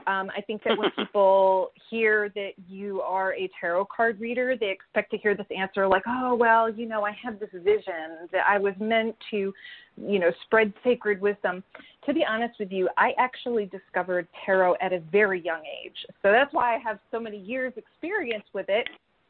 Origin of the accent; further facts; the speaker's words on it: Connecticut, United States; I grew up in Connecticut. We had this, you know, like a metaphysical shop in our town.